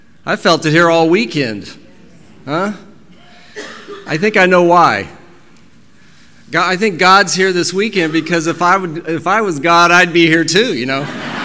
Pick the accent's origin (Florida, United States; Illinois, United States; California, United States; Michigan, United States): Florida, United States; Tallahassee; I am from Tallahassee, Florida. Boy, it's good to be here.